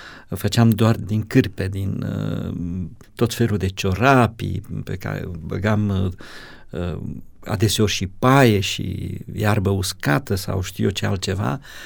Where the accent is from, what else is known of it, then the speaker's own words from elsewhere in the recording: Dracea, Teleorman, Romania; born there; M-am născut într-o familie destul de săracă. Locul nașterii este în Telorman, comuna Dracea, atunci raionul Turnu Măgurele. Este așezată exact la jumătatea drumului între Alexandria și Turnu Măgurele.